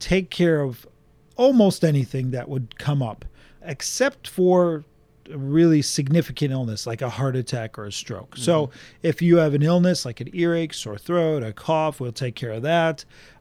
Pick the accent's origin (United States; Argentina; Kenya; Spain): United States; Chicago, Illinois; No, I was born and raised in Chicago.